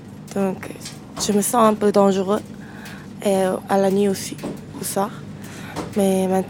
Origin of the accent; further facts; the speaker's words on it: South Korea; French is a second language; now in Paris, France; je viens de Corée du Sud et j'ai 20 ans. J'étudie cinéma à Paris 3.